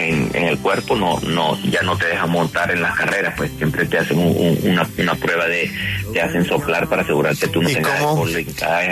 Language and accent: Spanish; Barquisimeto, Lara, Venezuela; also born or lived in Maracaibo; Yo nací en Maracaibo y me crié en Barquisimeto, un pequeño pueblito allá en Venezuela, y allí desde los 4 años yo me crié, y ahí es que tengo yo, como que dice, de allá es donde yo creo que me siento barquisimetano.